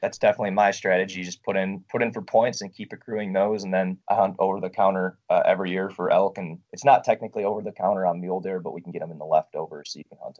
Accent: Colorado, United States; The only caveat to that is it's actually illegal in a couple of states, my home state of Colorado being one of those.

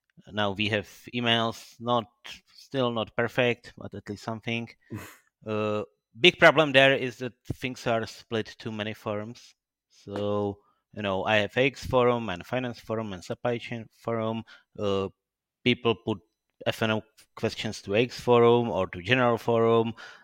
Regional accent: Czechia; from Czech Republic.

